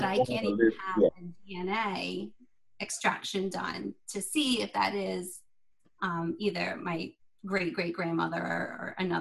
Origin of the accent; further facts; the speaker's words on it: Rhode Island, United States; born there; I was born in Rhode Island.